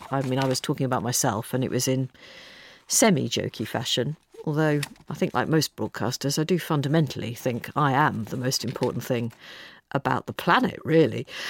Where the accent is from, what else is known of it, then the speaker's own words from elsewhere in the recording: Liverpool, North West England, United Kingdom; I think the reason I loved it was I grew up in Liverpool, and obviously it's set in Liverpool